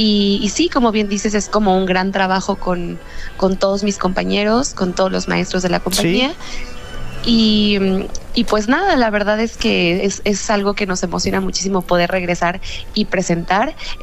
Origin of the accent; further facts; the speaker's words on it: Mexico City, Mexico; yo no soy originaria de Monterrey, soy de aquí, de la Ciudad de México.